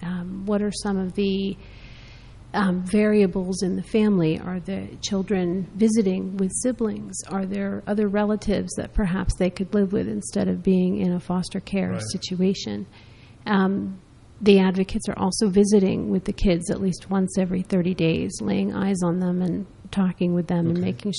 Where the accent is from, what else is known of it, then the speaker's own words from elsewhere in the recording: South Plainfield, New Jersey, United States; 11 years. We're originally from South Plainfield in Middlesex County.